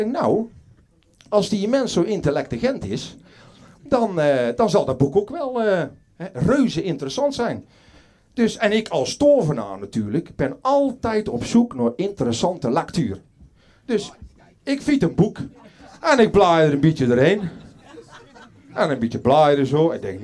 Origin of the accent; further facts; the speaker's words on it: 's-Hertogenbosch, North Brabant, Netherlands; En zo ben ik opgegroeid in Den Bosch, CQ, Oeteldonk.